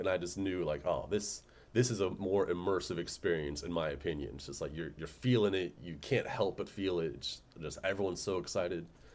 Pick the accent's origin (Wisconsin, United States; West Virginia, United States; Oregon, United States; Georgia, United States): Georgia, United States; Atlanta; also born or lived in Florida / Colorado; From South Florida, grew up in Colorado, raised in Atlanta.